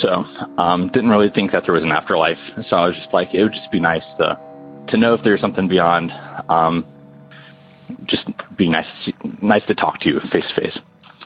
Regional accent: North Carolina, United States; I'm from North Carolina

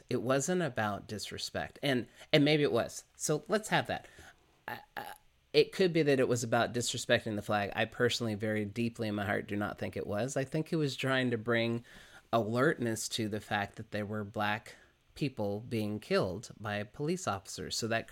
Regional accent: the South, United States; you know my story about how I grew up in the South and how I didn't feel like I fit in as a Black man in the white world

